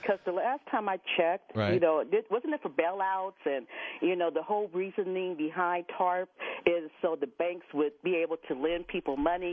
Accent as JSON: {"language": "English", "country": "United States", "said": "they're shocked for, one thing, that I'm an American, and I speak English"}